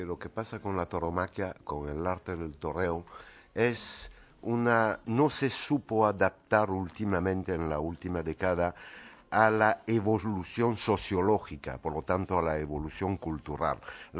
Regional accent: France; Spanish is a second language; now in Spain; soy francés, pero la cultura española es la que siempre me ha atraído.

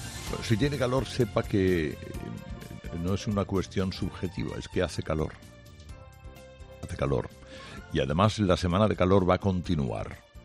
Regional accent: Spain; de quienes padecemos el sanchismo, que somos todos los españoles

